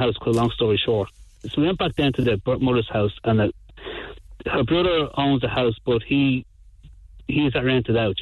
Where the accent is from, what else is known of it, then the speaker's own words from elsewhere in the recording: Dublin, Leinster, Ireland; born there; I was born in Dublin